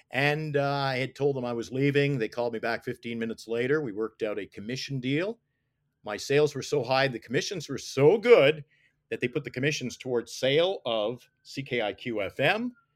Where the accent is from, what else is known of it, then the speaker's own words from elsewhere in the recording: Nova Scotia, Canada; because growing up in Nova Scotia, the Canadian content rules